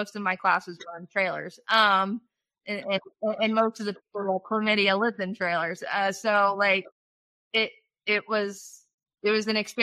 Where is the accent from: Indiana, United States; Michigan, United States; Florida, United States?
Indiana, United States; Columbia City; Yeah, I grew up in Columbia City, Indiana. It's near Fort Wayne, Indiana.